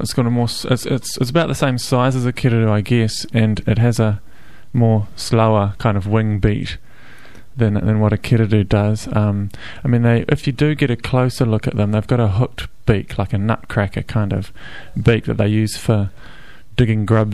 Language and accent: English; Auckland, New Zealand; I may have heard them growing up in Auckland, but I was unfamiliar with their sound.